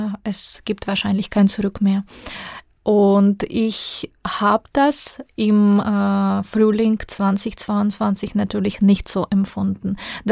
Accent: Kherson, Kherson Oblast, Ukraine; Es ist so, ich komme aus Cherson und meine Wohnung hat lange gestanden

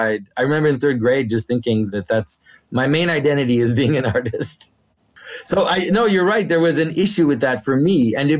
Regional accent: Quebec, Canada; first language French; English is a second language; So I come from I guess a very strange background in the sense that my first language is French. I'm from Quebec.

